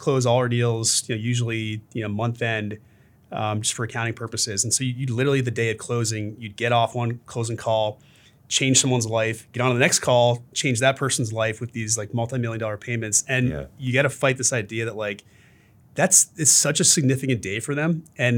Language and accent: English; Chicago, Illinois, United States; not to pick on New York, but I'm from Chicago, you're from Boston, we can pick on New York.